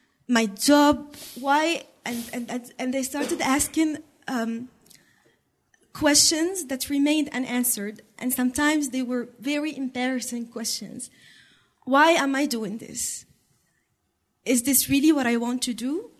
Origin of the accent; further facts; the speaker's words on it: Morocco; English is a second language; from Morocco. I work in a community center in a neighborhood called Sidi Moumen.